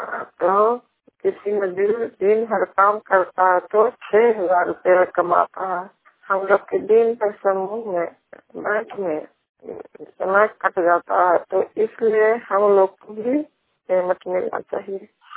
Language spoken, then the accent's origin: Hindi; Hilsa, Bihar, India; छुटकी हम फिक्र रहने वाले हैं, थाना हिलसा जिला के निवासी हूँ।